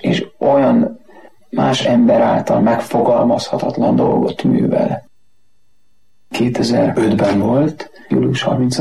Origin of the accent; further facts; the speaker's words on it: Slovakia; Felvidéki kisfaluból származom, egy 1000 lakosú római katolikus falu. A mi plébánia templomunk az Bacsfa Szent Antal